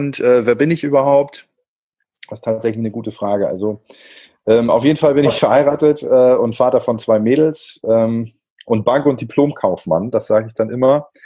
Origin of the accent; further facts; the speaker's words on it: Flensburg, Schleswig-Holstein, Germany; also ich komme aus Flensburg